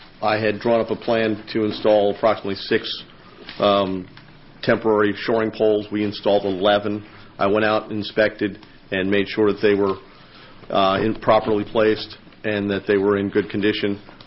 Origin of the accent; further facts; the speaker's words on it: Port Orange, Florida, United States; I'm from Port Orange.